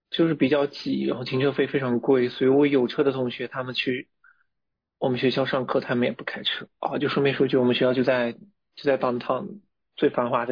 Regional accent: China; 他看我是中国人就开始跟我说中文

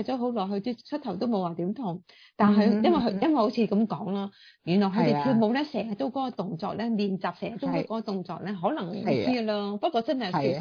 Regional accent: Hong Kong; now in United States; 如果你说我是香港人那你说我在香港

